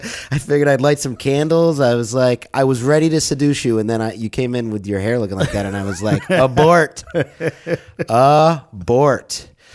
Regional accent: Syracuse, New York, United States; I've always been a Syracuse fan my entire life growing up in Syracuse.

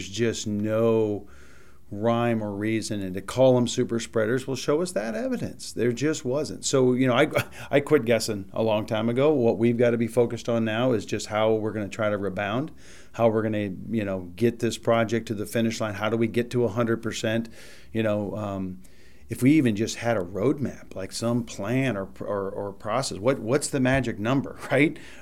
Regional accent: Monmouth, Illinois, United States; also born or lived in St. Louis; I was born in St. Louis. My mom remarried when I was about 7 years old, moved to Monmouth, Illinois. Went to Monmouth High School up there

